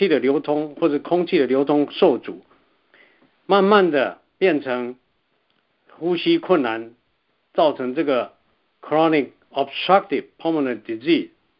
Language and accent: Chinese; Taiwan; moved away as an adult; now in United States; 我是来自台湾毕业于清华大学化学系，来美国以后啊，